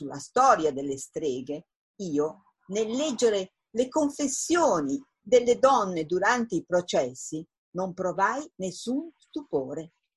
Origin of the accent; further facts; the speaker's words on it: Piedmont, Italy; Sono nata nel 1950. Sono da sempre femminista. Vengo dal Piemonte, da gente tranquilla che non crede negli eccessi, moderata di passioni e di poche ma forti convinzioni.